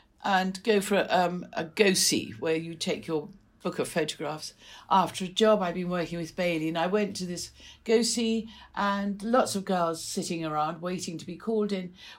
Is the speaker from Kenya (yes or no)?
yes; Kenya; Yeah, I grew up in Kenya. My parents went out there when I was about 3 or 4.